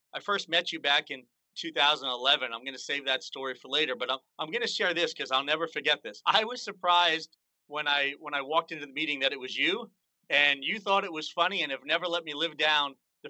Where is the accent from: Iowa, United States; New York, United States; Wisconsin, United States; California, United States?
New York, United States; I remember growing up in New York, and I used to take the antennas on the TV trying to tune it